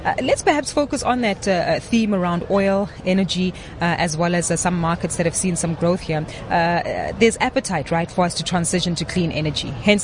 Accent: South Africa; for us as South African investors, it's one thing to listen to the news headlines

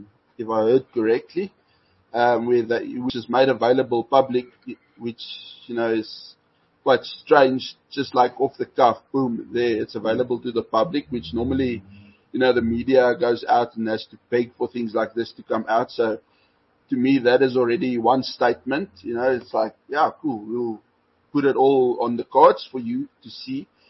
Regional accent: South Africa; I am a South African. I am a Springbok supporter

